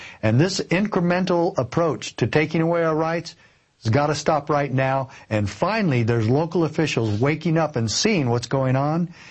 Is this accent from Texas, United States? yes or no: yes; Texas, United States; I'm a law-abiding citizen and I'm a Texan.